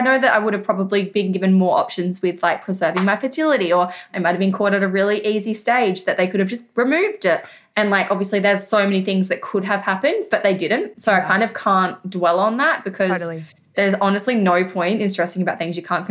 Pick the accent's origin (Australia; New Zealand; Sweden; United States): Australia; South Australia; it wasn't until we moved to Adelaide with Jeremy's new job that I'm from South Australia